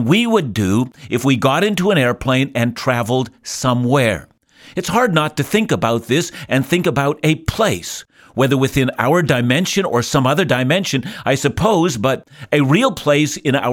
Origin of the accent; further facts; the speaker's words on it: Vancouver, British Columbia, Canada; I'm from Vancouver, and Vancouver is both a place and a state of mind